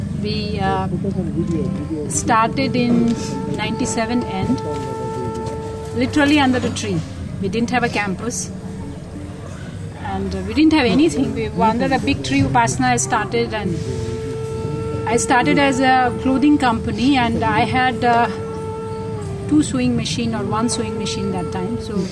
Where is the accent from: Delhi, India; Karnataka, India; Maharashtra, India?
Delhi, India; I come from Delhi and taught and brought up in a bit of a spoiled manner.